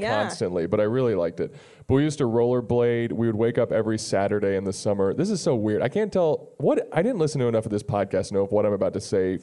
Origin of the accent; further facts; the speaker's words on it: Texas, United States; born there; also born or lived in Oklahoma / Utah / Puerto Rico; No, I was born in Texas and then moved to Oklahoma, Utah, Puerto Rico, and then back to Texas.